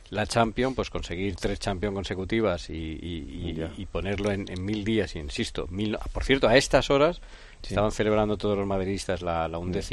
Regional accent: Spain; orgullosos como españoles

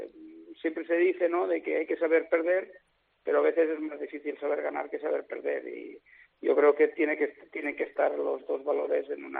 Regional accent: Viten, Spain; el primer equipo que entrené es el de mi pueblo, de Viten, que es un pueblo de 1,000 habitantes

